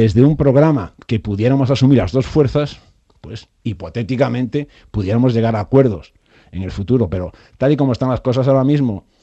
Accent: Monforte de Lemos, Galicia, Spain; en Antequera, en Algeciras y en Monforte de Lemos, que es mi pueblo

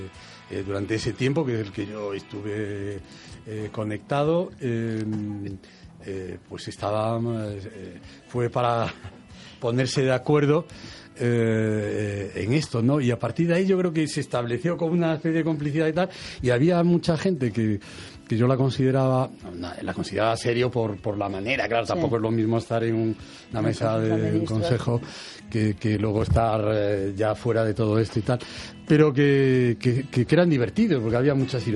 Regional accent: Galicia, Spain; como gallego y como español

